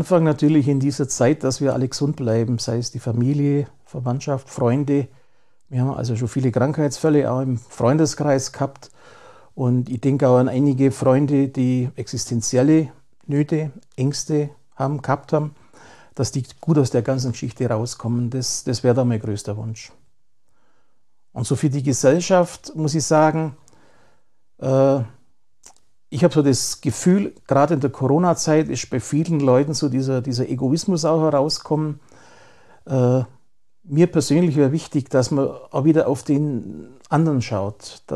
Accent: Memmingen, Bavaria, Germany; born there; da gibt mir natürlich das Herz auf als gebürtiger Memminger

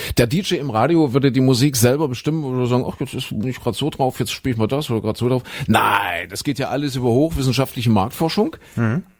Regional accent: Germany; born or raised there

